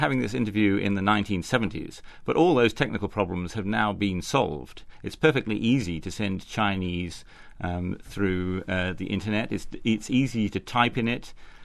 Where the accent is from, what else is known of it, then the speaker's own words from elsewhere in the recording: England, United Kingdom; there's something of the same feeling which comes over you as an Englishman coming to the United States